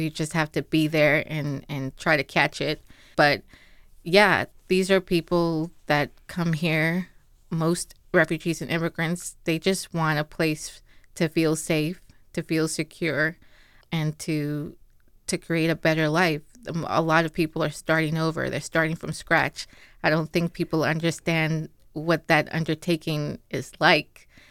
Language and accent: English; Nassau, New Providence, Bahamas; I'm originally from Nassau, the Bahamas